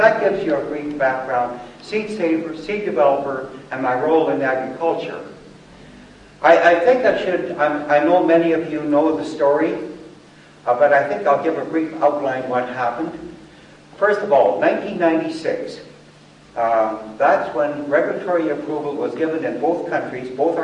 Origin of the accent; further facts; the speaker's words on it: Western Canada, Canada; I come from Western Canada in the heart of the grain growing area.